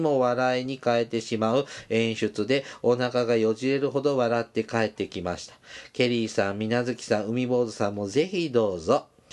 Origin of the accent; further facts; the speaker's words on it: Kumamoto, Japan; moved away as an adult; also born or lived in Nagasaki / Fukuoka; now in Tokyo, Japan; 私は熊本県南部の出身でして、今は東京に住んでいます。7年前まで熊本、長崎、福岡と九州の中をうろうろしておりましたが、結婚を機に東京で暮らすようになりました。